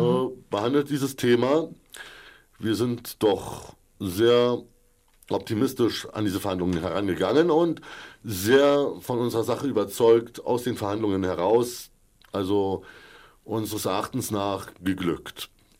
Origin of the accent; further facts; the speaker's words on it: Germany; moved away as an adult; now in Austria; Wir sind 1980 in der DDR geboren. Das macht bis zur Wiedervereinigung, zur sogenannten Wiedervereinigung, 10 Jahre. Mhm. Bis 2002 lebten wir somit dann in der Bundesrepublik. Das macht 12 weitere Jahre. Seit 2003 hier in Österreich.